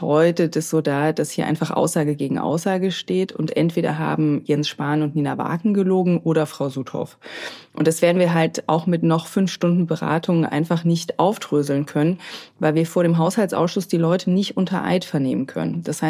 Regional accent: Leipzig, Saxony, Germany; ich bin aus Leipzig, Ärztin

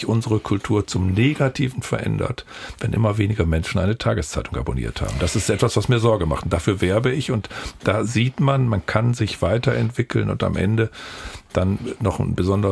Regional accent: Osnabrück, Lower Saxony, Germany; an Universität in meiner Heimatstadt Osnabrück.

